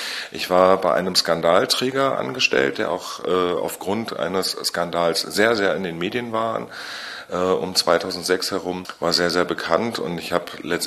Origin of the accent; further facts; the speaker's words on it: Mecklenburg-Vorpommern, Germany; now in Berlin, Germany; Also eigentlich stamme ich von der Insel Usedom, da bin ich aufgewachsen, 1980 geboren und jeder von der Insel Usedom ist in Wolgast geboren. Dann bin ich nach Schulzeit und allem erstmal nach Stralsund gegangen